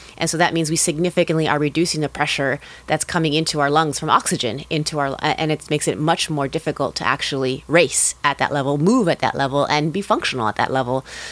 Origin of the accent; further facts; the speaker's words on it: Los Angeles, California, United States; I am born and raised in LA. I come from an immigrant family. We're from Ecuador.